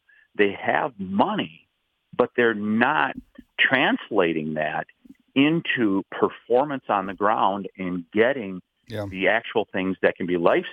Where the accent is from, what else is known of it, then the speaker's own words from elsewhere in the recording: Wisconsin, United States; from a person that I trust, that I've known very well in my home state of Wisconsin